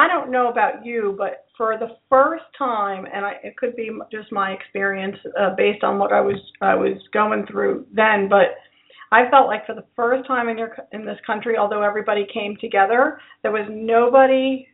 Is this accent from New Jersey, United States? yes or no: yes; New Jersey, United States; now in Louisville, United States; and I'm recording live in from Louisville, but I'm an East Coast girl, and I think your story, because I'm from North Jersey, but originally I'm from North Jersey and spent most of my childhood